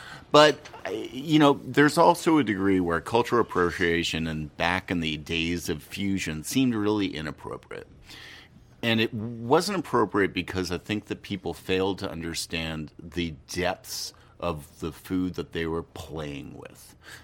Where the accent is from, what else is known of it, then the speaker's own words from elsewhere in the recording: Canada; I'm Canadian